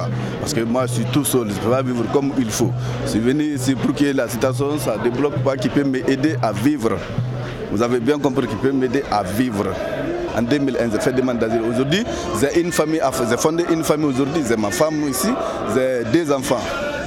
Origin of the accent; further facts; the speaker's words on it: Guinea; Je suis guinéen, nationalité guinéen. Je suis là depuis 10 ans. Depuis 11 ans, je suis là. Bientôt 12 ans.